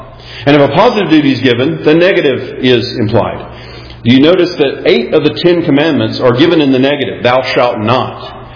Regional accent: the South, United States; accent: southern American; with my, of course, American accent, my southern accent

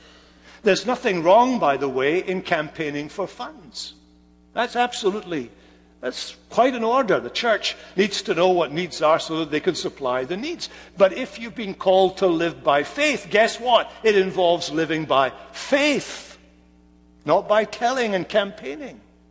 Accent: Scotland, United Kingdom; But because I'm Scottish, I can't pronounce that word.

